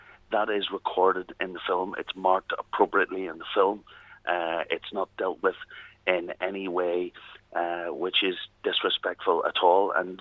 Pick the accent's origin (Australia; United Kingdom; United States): United Kingdom; Belfast, Northern Ireland; I grew up in Ardoyne.